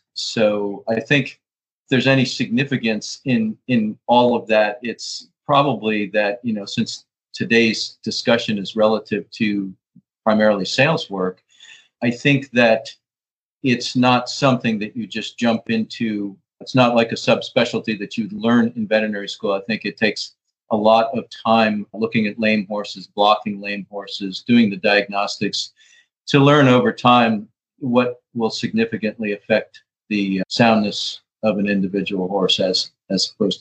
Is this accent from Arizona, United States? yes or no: no; Connecticut, United States; my father is a veterinarian, and he was a large animal vet when I was growing up in Connecticut.